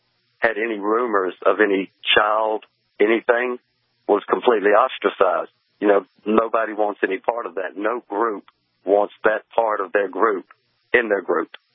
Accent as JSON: {"language": "English", "region": "Virginia", "country": "United States", "tie": "born or raised there", "said": "the target in my hometown is literally within walking distance of Liberty University"}